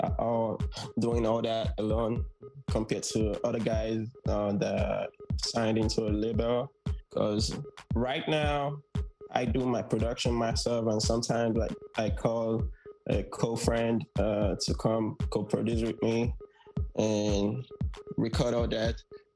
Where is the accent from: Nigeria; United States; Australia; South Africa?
Nigeria; Lagos; I'm 25, from Lagos, Nigeria. I was born May 27th, 1996.